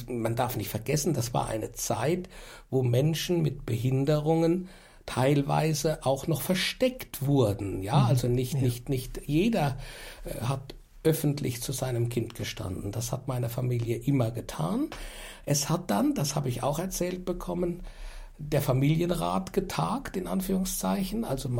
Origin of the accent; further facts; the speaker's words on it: Landau in der Pfalz, Rhineland-Palatinate, Germany; ich komme aus Landau in der Pfalz